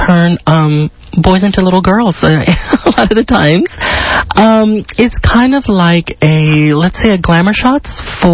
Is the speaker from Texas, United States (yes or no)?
yes; El Paso, Texas, United States; also born or lived in Veracruz, Mexico; now in Houston, United States; I was born in Mexico, in Veracruz, Mexico, and then grew up in El Paso, and now I'm in Houston.